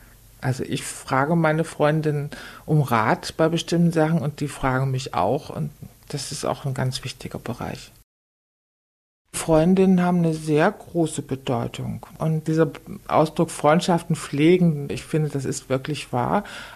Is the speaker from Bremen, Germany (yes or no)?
yes; Bremerhaven, Bremen, Germany; born there; Ich bin ja Jahrgang 52 und Bremerhaven, wo ich geboren bin, war völlig kaputt.